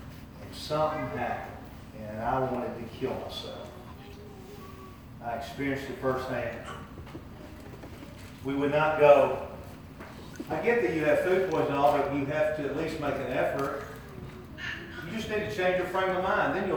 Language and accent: English; Tennessee, United States; We're Tennessee fans because we're from Tennessee.